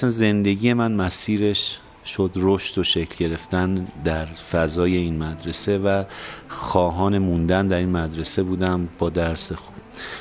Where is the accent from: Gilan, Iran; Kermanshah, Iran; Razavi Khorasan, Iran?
Kermanshah, Iran; من سالهای ابتدایی و کودکیم رو در کرمانشاه بودم، مصادف با جنگ بود